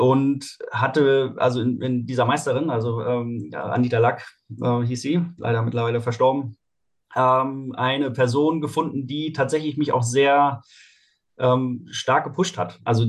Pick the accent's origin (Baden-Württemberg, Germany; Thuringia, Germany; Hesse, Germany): Baden-Württemberg, Germany; Heidelberg; Also groß geworden bin ich in Heidelberg.